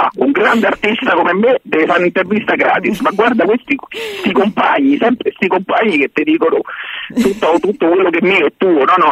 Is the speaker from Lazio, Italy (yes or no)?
yes; Rome, Lazio, Italy; invece sono da Roma